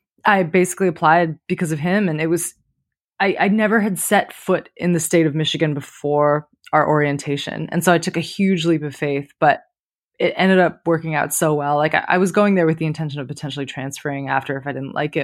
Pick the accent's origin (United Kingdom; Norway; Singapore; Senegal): Singapore; now in United States; But I'm from Singapore. My mom and my birth dad are both from there.